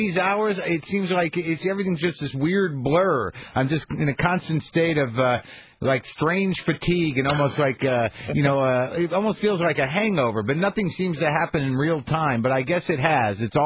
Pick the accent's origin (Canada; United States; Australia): United States; Albuquerque, New Mexico; In Albuquerque, New Mexico, my hometown, where I grew up, there is a party today